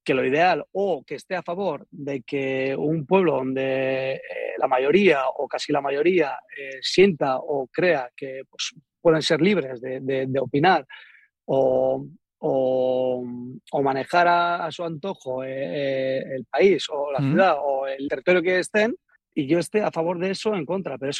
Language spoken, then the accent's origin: Spanish; Basque Country, Spain; saben que soy vasco